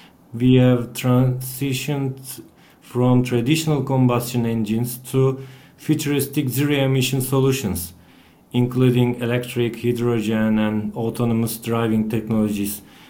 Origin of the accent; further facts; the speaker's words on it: Bursa, Turkey; While I was studying mechanical engineering at the university in my hometown, Bursa